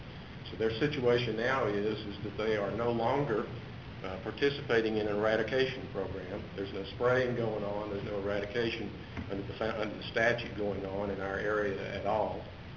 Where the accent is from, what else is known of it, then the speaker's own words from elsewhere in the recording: Harlingen, Texas, United States; I'm from Harlingen, Texas.